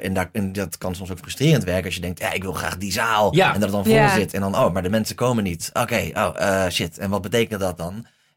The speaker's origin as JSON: {"language": "Dutch", "region": "Groningen", "country": "Netherlands", "said": "Ik kom uit Groningen."}